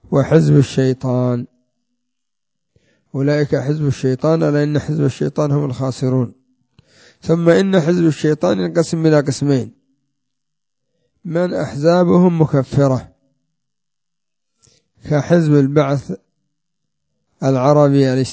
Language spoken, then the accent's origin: Arabic; Yemen